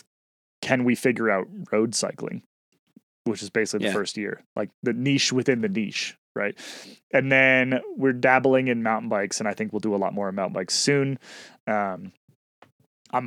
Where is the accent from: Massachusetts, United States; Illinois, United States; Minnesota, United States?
Massachusetts, United States; Boston; now in Durango, United States; I am also from Boston. long time ago, but I was joking with my wife the other day, because we're both big cross country skiers, mm-hmm. big Nordic skiers here in Durango